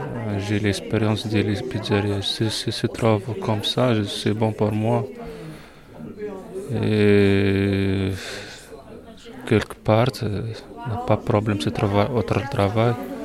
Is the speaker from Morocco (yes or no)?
yes; Morocco; French is a second language; now in Fontaine, France; Je suis marocain, j'habite à Fontaine. Et j'ai fait les cours de France. J'étais à l'université de langue arabe au Maroc.